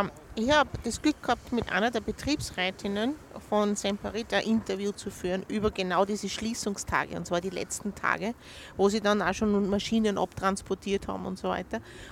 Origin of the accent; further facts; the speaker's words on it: Kapfenberg, Styria, Austria; Ich komme ja aus Kapfenberg und ich habe in meiner Jugend, in den späten 80ern und in den 90er Jahren miterlebt, was Privatisierungen bedeuten.